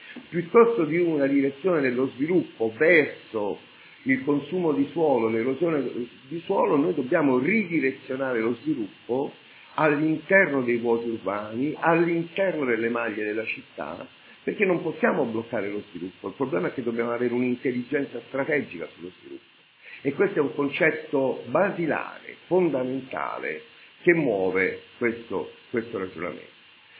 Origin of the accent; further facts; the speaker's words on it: Rome, Lazio, Italy; ma mio padre è siciliano, quindi posso parlare con cognizione di causa di tutta l'Italia, perché sono nato e cresciuto a Roma